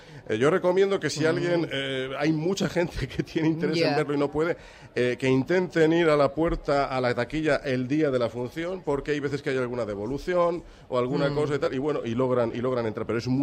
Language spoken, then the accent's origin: Spanish; Madrid, Community of Madrid, Spain; yo siempre digo que yo soy más madrileño que el oso y el madroño